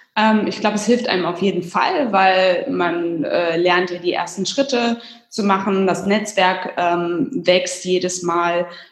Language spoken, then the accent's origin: German; Düsseldorf, North Rhine-Westphalia, Germany; Ich komme auch aus Düsseldorf, das ist eine Kunststadt